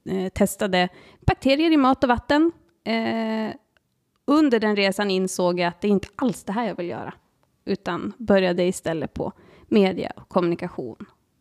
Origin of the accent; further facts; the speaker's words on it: Skarvsjöby, Västerbotten County, Sweden; now in Umeå, Sweden; Hemma, det är ju Skarvsjöby utanför Storuman alla gånger. För det är där jag är uppvuxen. Och till och med lite utanför den byn också. Så det är hemma. Men nu är ju hemma Umeå, givetvis.